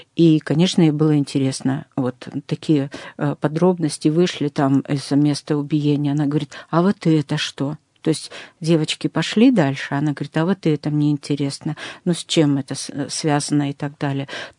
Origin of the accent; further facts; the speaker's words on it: Nakhodka, Primorsky Krai, Russia; А я говорю, а я из Находки.